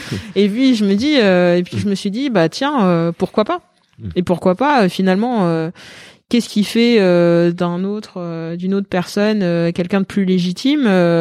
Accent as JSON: {"language": "French", "town": "Paris", "region": "Île-de-France", "country": "France", "said": "Et comme je suis parisienne"}